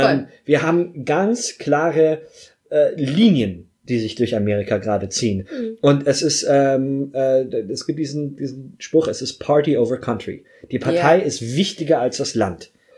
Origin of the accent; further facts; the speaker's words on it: Munich, Bavaria, Germany; Ich bin Deutscher. Ich bin Bayer, ich bin Münchner, ich bin Jude, ich bin klein.